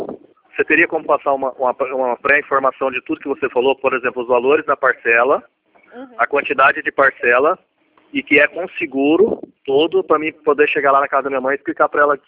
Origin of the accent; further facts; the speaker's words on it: Aquidauana, Mato Grosso do Sul, Brazil; É que a gente é de Aquidauana, não é da capital, entendeu?